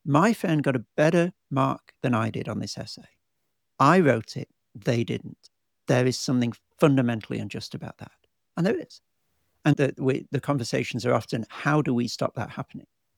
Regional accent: England, United Kingdom; now in Australia; I'm an Englishman living in Australia.

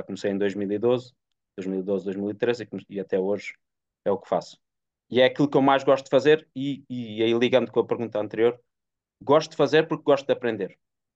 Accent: Lisbon, Portugal; now in Porto, Portugal; ou estava a morar no Porto, sou de Lisboa e fui morar para o Porto, e não conhecia ninguém

